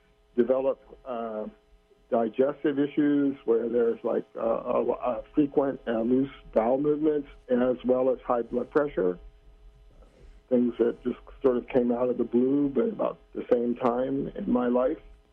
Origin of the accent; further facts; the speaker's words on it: Eureka, United States; My question is about, I'm from Eureka.